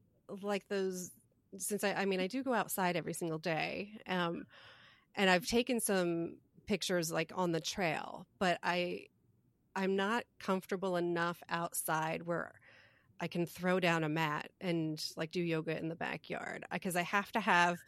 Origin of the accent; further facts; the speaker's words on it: New Jersey, United States; moved away; And that's where I was from East Jersey.